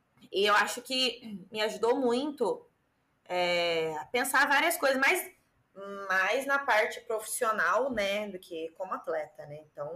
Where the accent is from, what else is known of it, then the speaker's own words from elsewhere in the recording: Poços de Caldas, Minas Gerais, Brazil; quando eu voltei para Poços, que eu sou de Poços de Caldas, né?